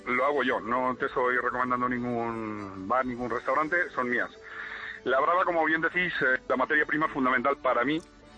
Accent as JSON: {"language": "Spanish", "region": "Valencian Community", "country": "Spain", "said": "como buen valenciano que soy"}